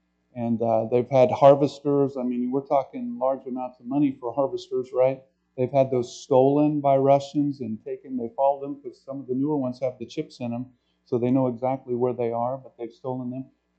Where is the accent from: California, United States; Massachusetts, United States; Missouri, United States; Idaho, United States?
Missouri, United States; Kansas City; I was from the Missouri side of Kansas City and played basketball for the Gorillas.